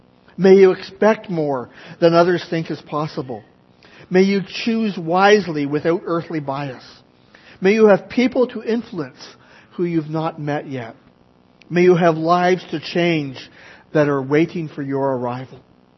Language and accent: English; Montreal, Quebec, Canada; I grew up in Canada, in Quebec, in La Belle Province, NDG, Notre-Dame-de-Grâce. And so this summer I was actually to go back, and that's standing in front of the house I grew up in.